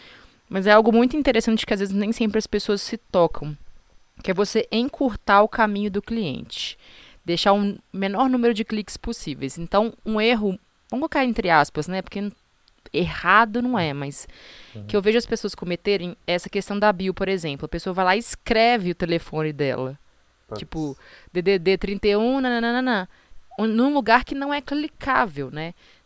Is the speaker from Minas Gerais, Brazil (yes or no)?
yes; Belo Horizonte, Minas Gerais, Brazil; eu colocar que eu sou de Belo Horizonte, de repente, é um limitador para a pessoa.